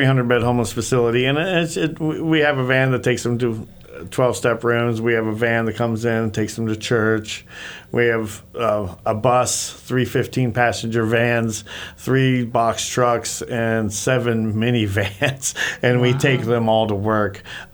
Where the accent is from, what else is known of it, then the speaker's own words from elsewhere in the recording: Sarasota, Florida, United States; I'm from Sarasota area, and this is the first time I ever went, and it was exciting.